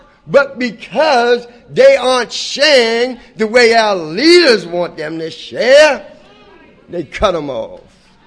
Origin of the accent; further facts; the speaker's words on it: Baltimore, Maryland, United States; I come from the Baltimore area.